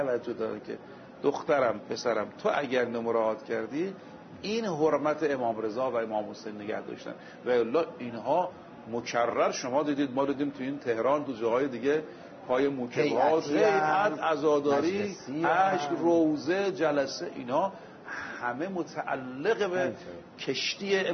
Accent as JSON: {"language": "Persian", "country": "Iran", "said": "من به عنوان یک طلبه عرض میکنم، به عنوان یک ایرانی عرض میکنم، به عنوان یک مسلمان عرض میکنم"}